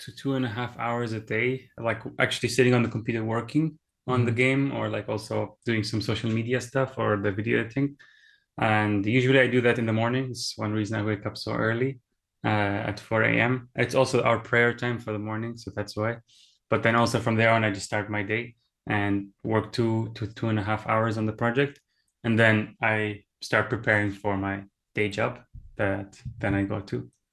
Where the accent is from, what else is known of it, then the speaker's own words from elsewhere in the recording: Dubai, United Arab Emirates; also born or lived in Germany; now in Japan; I'm originally Iraqi, but I was born in Germany, lived there for a few years, then moved to Dubai, where I lived most of my life in, and now I'm in Japan.